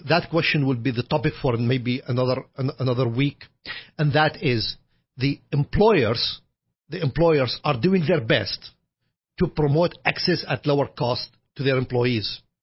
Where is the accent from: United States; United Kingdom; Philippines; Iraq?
Iraq; moved away as an adult; When I was growing up in Iraq, by the way, I lived in Iraq from the age of 0 until the age of 29.